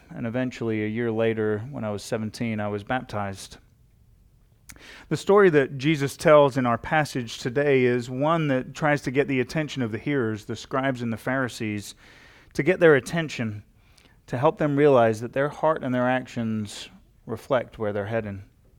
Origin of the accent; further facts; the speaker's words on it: London, United Kingdom; I grew up in London, England, and attended church as a young child.